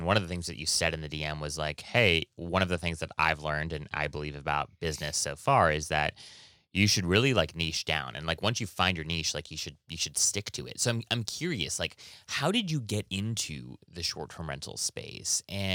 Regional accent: Hawaii, United States; Like, I'm from Hawaii, right? And so no one played hockey in Hawaii, right?

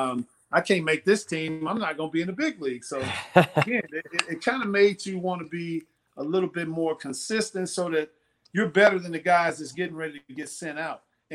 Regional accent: Chicago, Illinois, United States; I'm from Chicago too, so I know about them as well.

